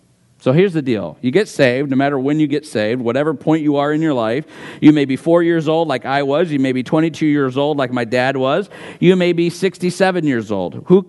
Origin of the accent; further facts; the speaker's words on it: Chicago, Illinois, United States; I'm from Chicago, so naturally we just didn't hit it off well.